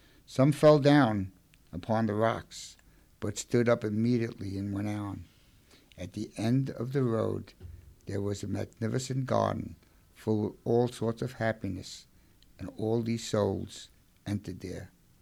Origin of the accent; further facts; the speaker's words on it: Brooklyn, New York, United States; born there; I was born in Brooklyn and I don't have good diction